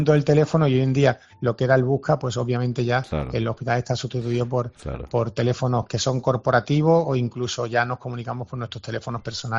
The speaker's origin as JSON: {"language": "Spanish", "town": "Málaga", "region": "Andalusia", "country": "Spain", "said": "aquí en el Hospital Regional de Málaga, que yo soy malagueño"}